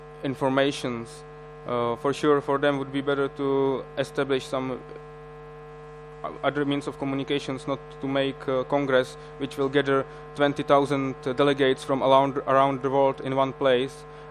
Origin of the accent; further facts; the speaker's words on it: Prague, Czechia; English is a second language; And I come from Prague to introduce our IMPEC